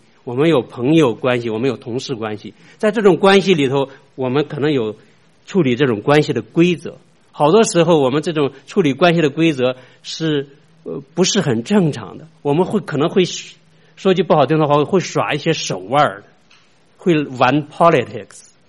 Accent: Shandong, China; 我是山东人的哈

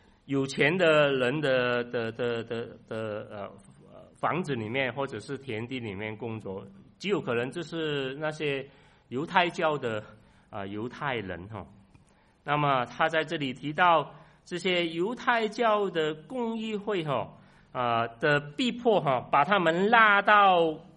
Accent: Malaysia; now in United States; 但是我来自马来西亚

